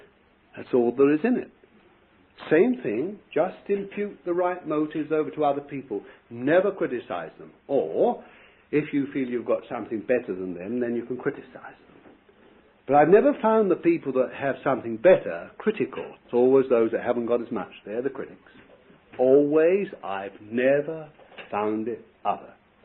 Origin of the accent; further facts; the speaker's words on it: Bethnal Green, London, United Kingdom; born there; I was born in Bethnal Green in London